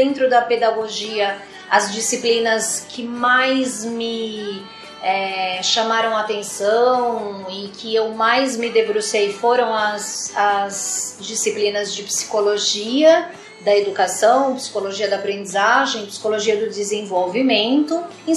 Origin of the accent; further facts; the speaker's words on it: Americana, São Paulo, Brazil; born there; eu fui trabalhar numa região de muita periferia, de periferia da cidade de Americana, a cidade onde eu nasci